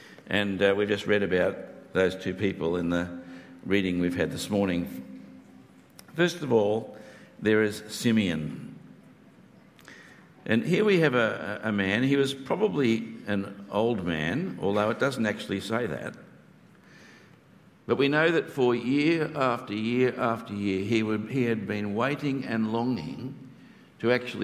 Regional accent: Papua New Guinea; We grew up in Papua New Guinea, but every 2 years we would make the pilgrimage to Melbourne

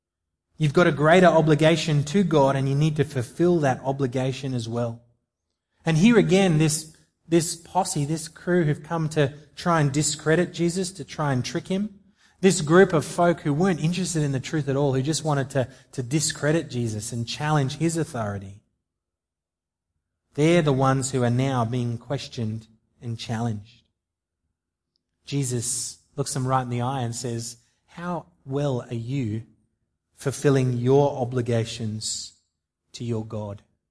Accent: Australia; We're Aussie citizens. We've got obligations as citizens.

